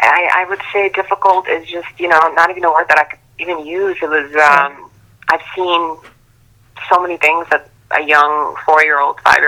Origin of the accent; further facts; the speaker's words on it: United States; because, you know, I'm an American, I'm very, very patriotic, I'm very grateful to be an American, and very, very happy.